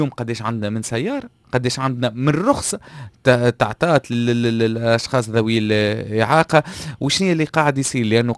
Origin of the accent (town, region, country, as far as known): Tunisia